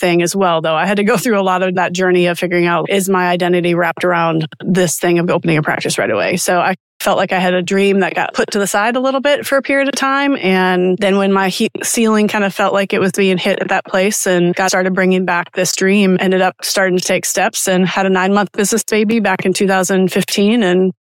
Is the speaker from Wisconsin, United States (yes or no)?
yes; Wisconsin, United States; moved away as an adult; now in Knoxville, United States; ended up moved to Knoxville. I'm from Wisconsin originally, moved to Knoxville and interned for somebody.